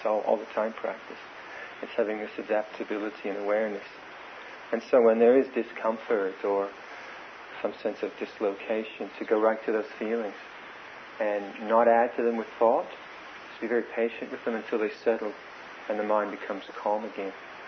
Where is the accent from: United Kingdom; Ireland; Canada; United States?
Canada; I'm glad I'm Canadian.